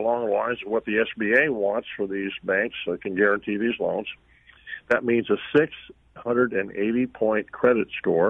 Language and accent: English; Illinois, United States; just last week I was down at my hometown, little burg down in East Central Illinois, and I was talking to the city council